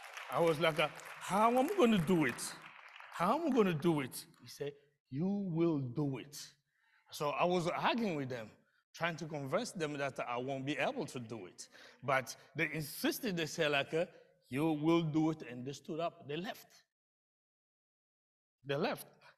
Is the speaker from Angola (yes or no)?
yes; Angola; now in Kenosha, United States; I'm from Angola.